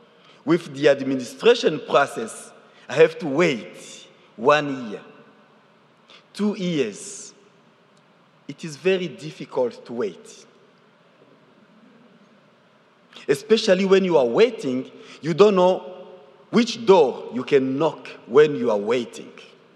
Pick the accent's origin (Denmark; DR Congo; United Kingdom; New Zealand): DR Congo; now in United States; I'm from Congo Democratic, and my family went in Uganda as a refugee, and that was for 8 years and half.